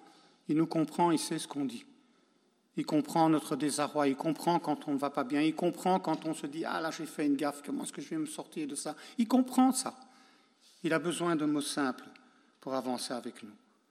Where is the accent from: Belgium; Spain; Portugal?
Spain; je viens d'Espagne, nous, voilà